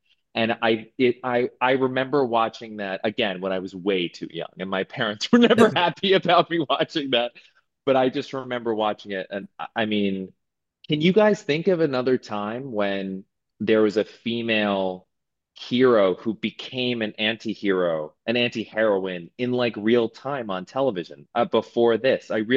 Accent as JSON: {"language": "English", "town": "Manhattan", "region": "New York", "country": "United States", "tie": "born or raised there", "said": "you know, I grew up in Manhattan"}